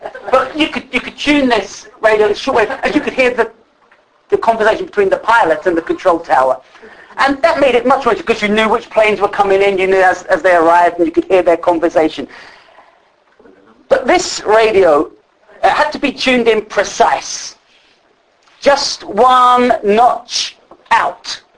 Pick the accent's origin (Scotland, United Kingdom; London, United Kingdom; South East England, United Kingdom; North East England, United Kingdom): London, United Kingdom; born there; I was born in West London. And actually, I was born very close to Heathrow Airport. And our house where we lived, in the area where we lived, actually was right underneath one of the flight paths coming into Heathrow.